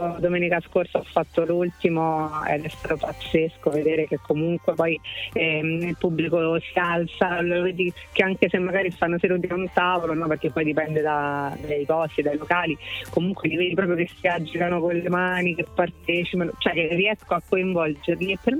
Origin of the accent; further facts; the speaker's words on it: Rome, Lazio, Italy; Io vengo da Roma.